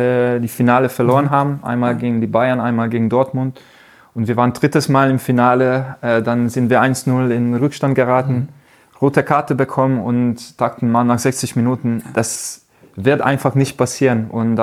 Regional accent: Budapest, Hungary; German is a second language; now in Leipzig, Germany; Ich liebe mein Land, ich liebe Ungarn. Ich komme aus Budapest, ich liebe Budapest.

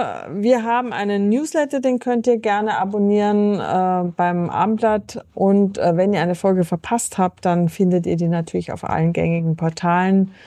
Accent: Upper Austria, Austria; Ich komme aus Oberösterreich

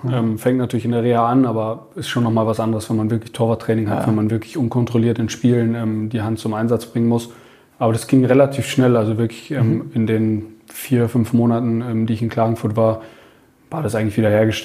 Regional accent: Munich, Bavaria, Germany; dann als gebürtiger Münchner

